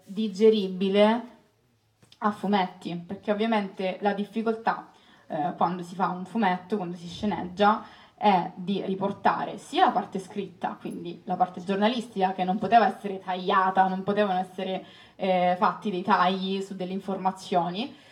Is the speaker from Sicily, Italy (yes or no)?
yes; Palermo, Sicily, Italy; now in Rome, Italy; sono venuta a vivere qua appunto per studiare, come moltissimi altri fuori sede, io vengo da Palermo